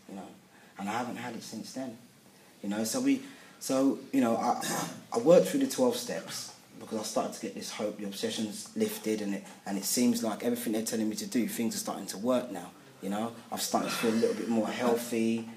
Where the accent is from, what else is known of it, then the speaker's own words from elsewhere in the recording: London, United Kingdom; Even though I'm a Londoner